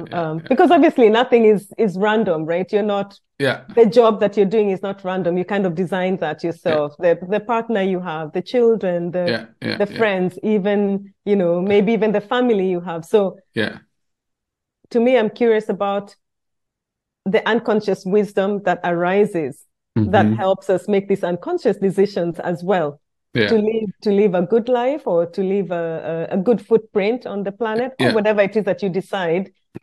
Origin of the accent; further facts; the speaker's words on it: Kenya; I was born and raised in Kenya